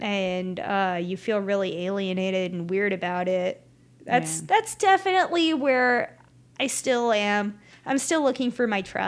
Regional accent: Ukraine; one of the things that, is super weird about being a Ukrainian is gender identities are very polarized there.

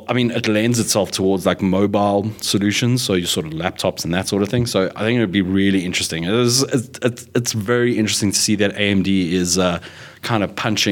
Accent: South Africa; So the fact that this was not in it is a little bit disappointing as a South African.

